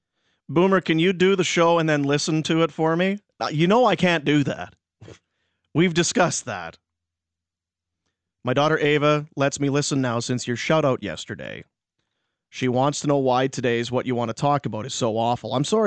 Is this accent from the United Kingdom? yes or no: no; Manitoba, Canada; That's 20 minutes from my hometown. That's basically... That's where I'm from.